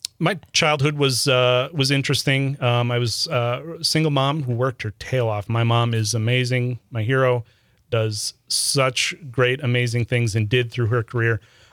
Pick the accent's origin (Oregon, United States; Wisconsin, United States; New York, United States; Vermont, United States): Wisconsin, United States; Neenah; I grew up in the Appleton, Neenah area. I went to Neenah High School.